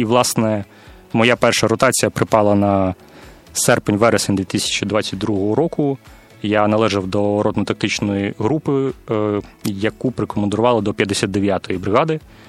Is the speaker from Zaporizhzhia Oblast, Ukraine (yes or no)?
no; Odesa, Odesa Oblast, Ukraine; Я родом з Одеси, але останні півтора роки десь більше часу проводив в Києві. Точніше, в поїзді Інтерсіті між Одесою і Києвом, скажімо так.